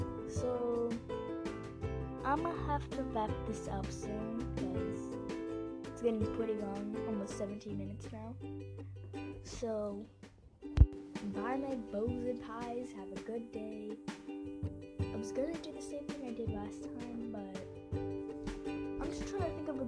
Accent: United States; If you can't tell, I'm American.

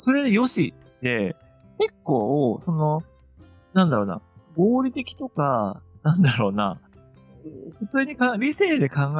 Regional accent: Tohoku, Japan; born there; 同じ関西に住んでる僕から、まあ僕は東北の人間だけど生まれはね。

